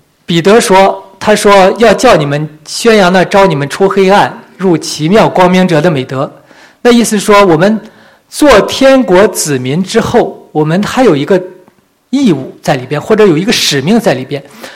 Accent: Northeast China, China; accent: Northeastern Mandarin; 用我们东北话来讲，活出人味来。

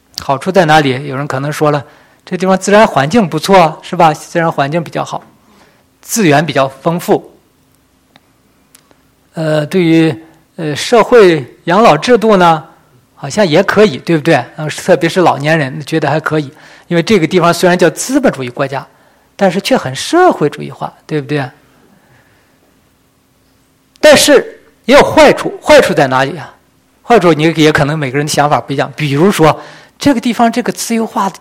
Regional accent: Chifeng, Inner Mongolia, China; 我家乡呢，其实我出生在内蒙赤峰市，内蒙古赤峰市。我小的时候呢，就跟着我当中学老师的妈妈，她老调动工作，就是在一个公社中学干不上四五年五六年，哎，就换另外一个公社，就老在搬家

